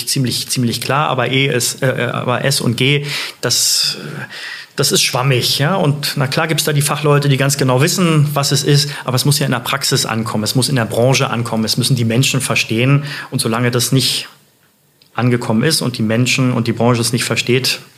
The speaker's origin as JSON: {"language": "German", "region": "Berlin", "country": "Germany", "tie": "born or raised there", "said": "Naja, also ich bin ja gebürtiger Berliner und habe keine Wahl gehabt als gebürtiger Westberliner."}